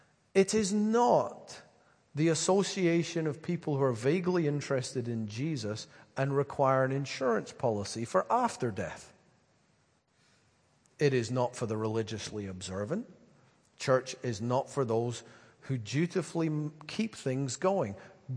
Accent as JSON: {"language": "English", "town": "Dalkeith", "region": "Scotland", "country": "United Kingdom", "tie": "born or raised there", "also_born_or_lived": "Edinburgh", "said": "I grew up in St. John's of King's Park in Dalkeith. Although for the first few years of my life, I went to a congregational church in Edinburgh."}